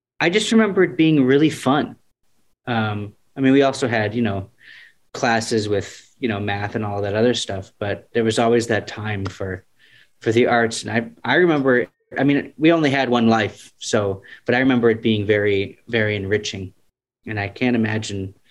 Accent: Peoria, Illinois, United States; We grew up in Peoria, Illinois. So we're very familiar with the humidity and the heat that you're dealing with right now.

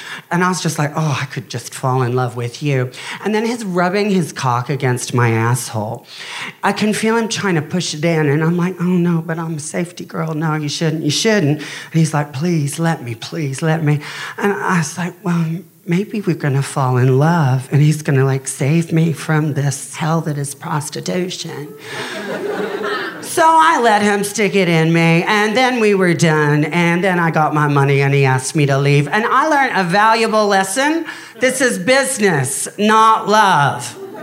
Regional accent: Australia; moved away as an adult; See, I'm actually Australian

